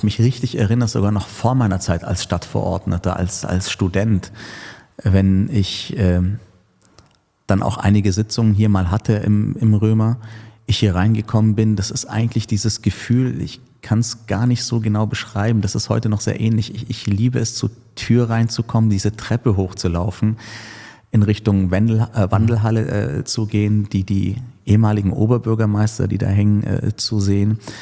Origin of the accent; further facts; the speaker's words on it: Ulm, Baden-Württemberg, Germany; ich bin in Ulm aufgewachsen